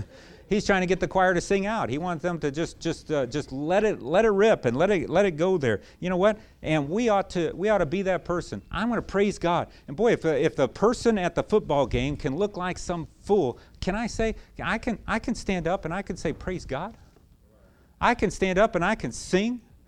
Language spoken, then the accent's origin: English; Chicago, Illinois, United States; I'm from Chicago there, so I was watching the Chicago Bears sometimes